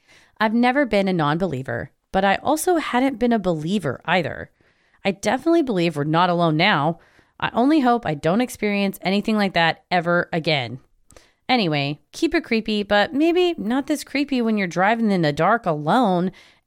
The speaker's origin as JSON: {"language": "English", "region": "Iowa", "country": "United States", "tie": "born or raised there", "said": "I live in a rural area in Iowa. My hometown is the place where … played his last concert and, unfortunately, was killed in a plane crash."}